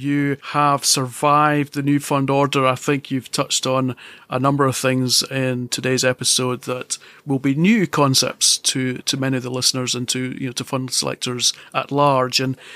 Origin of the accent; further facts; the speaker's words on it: Scotland, United Kingdom; As a Scot, I'm very proud